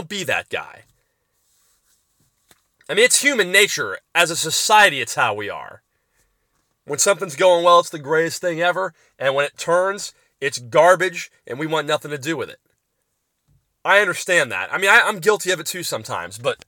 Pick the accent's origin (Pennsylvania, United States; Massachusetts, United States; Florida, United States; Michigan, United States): Florida, United States; Tampa; I'm very lucky that, you know, being born and raised in Tampa, I have all of my family here